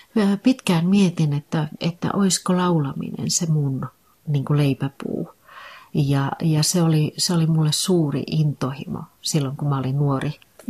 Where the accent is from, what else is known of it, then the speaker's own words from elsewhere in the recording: Rääkkylä, North Karelia, Finland; born there; also born or lived in Sysmä; now in Helsinki, Finland; Tosiaan mä oon syntynyt Rääkkylässä. Ja mun isä on Ruskealasta, eli rajan tuolta puolen.